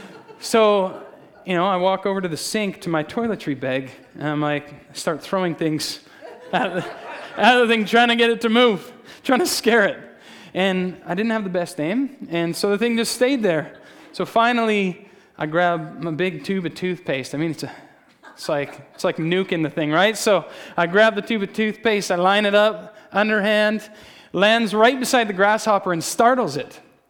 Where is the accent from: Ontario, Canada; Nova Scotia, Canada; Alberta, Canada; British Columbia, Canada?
Alberta, Canada; we come from Alberta, and we lived there pretty much our whole lives.